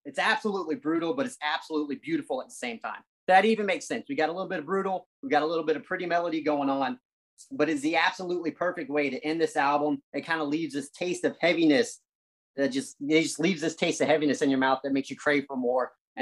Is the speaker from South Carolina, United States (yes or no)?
yes; South Carolina, United States; I'm from South Carolina. They're from right above me, so they come down here pretty often.